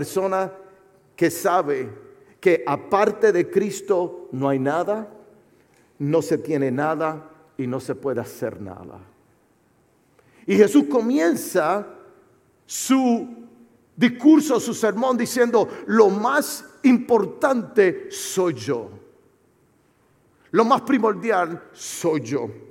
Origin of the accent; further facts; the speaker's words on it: Puerto Rico; Nosotros como buen puertorriqueño utilizamos mucha sal.